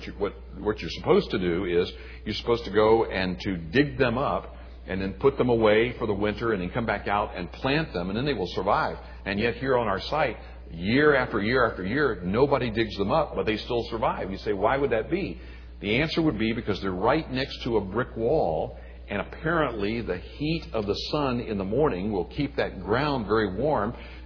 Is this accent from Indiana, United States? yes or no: no; Pensacola, Florida, United States; One of my fondest memories of growing up in Pensacola, Florida, at my grandparents' house on the … they had a beautiful fig tree out back.